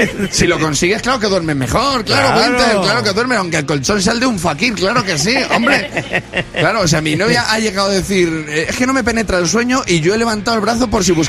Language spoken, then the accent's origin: Spanish; Valladolid, Castile and León, Spain; que yo soy de Valladolid, ¿sabes?